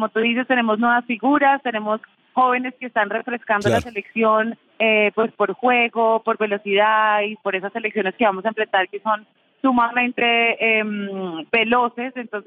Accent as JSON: {"language": "Spanish", "country": "Colombia", "said": "Pues yo soy muy realista, también optimista porque soy colombiana."}